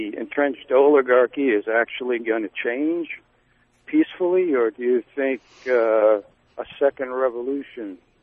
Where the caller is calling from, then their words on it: New Haven, Connecticut, United States; New Haven.